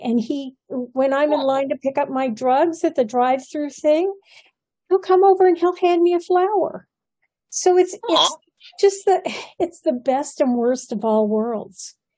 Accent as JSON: {"language": "English", "region": "Midwest", "country": "United States", "tie": "born or raised there", "said": "I grew up in the Midwest, where people are pretty much hardworking, nose to the grindstone."}